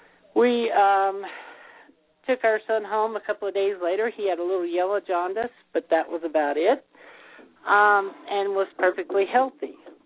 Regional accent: the South, United States; my wife and I, we are from the South, so we went to church like we were supposed

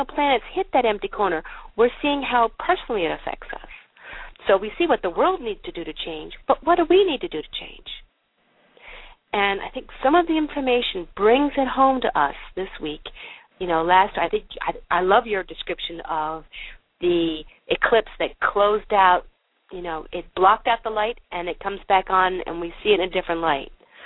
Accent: New Mexico, United States; I'm thinking of my home state of New Mexico right now, which has fires in every corner.

